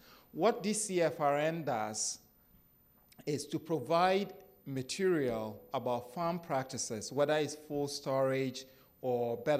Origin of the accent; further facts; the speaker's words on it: Ghana; I'm from Africa. I'm from Ghana originally. So I can't speak without telling stories.